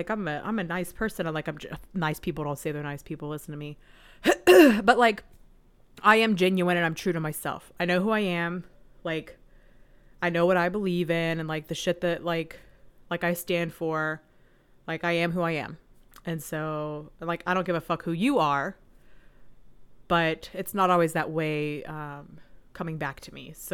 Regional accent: Chattanooga, Tennessee, United States; My hometown, Chattanooga, Tennessee, a shout out. All of my family lives there.

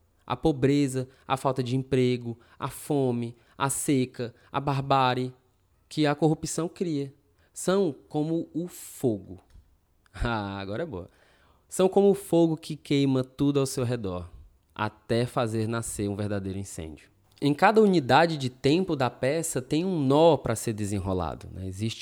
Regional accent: Brazil; a gente pode colocar na nossa realidade como brasileiros

